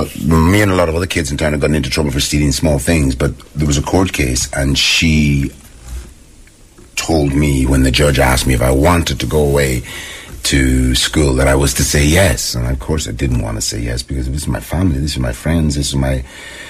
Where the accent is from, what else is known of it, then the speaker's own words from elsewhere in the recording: Dublin, Leinster, Ireland; born there; Well, I was born in Dublin in 1961.